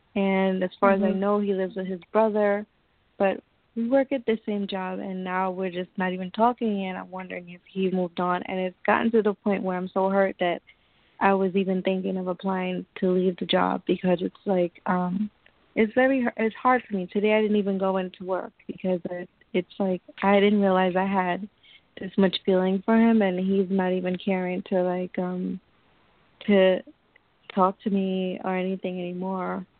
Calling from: New York, United States; I'm calling from New York.

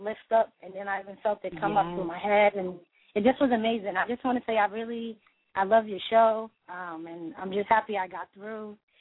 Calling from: Boston, Massachusetts, United States; I'm calling from Boston.

